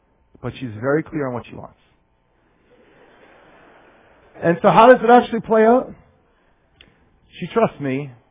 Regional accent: New Hampshire, United States

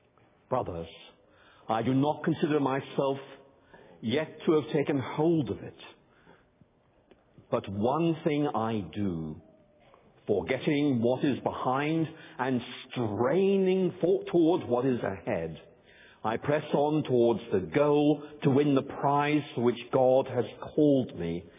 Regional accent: Belfast, Northern Ireland, United Kingdom; I was growing up in Belfast, the capital city of Northern Ireland. And back in the late 1960s when I was growing up

